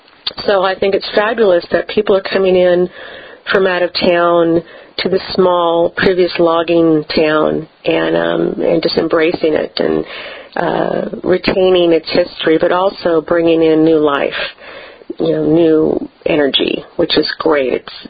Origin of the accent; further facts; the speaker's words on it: California, United States; my parents were both born and raised here. I grew up in Sacramento County, but every holiday we would drive up here because both sets of grandparents were here.